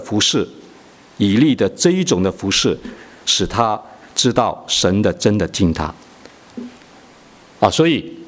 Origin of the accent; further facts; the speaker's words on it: Guangdong, China; 我们广东人说啊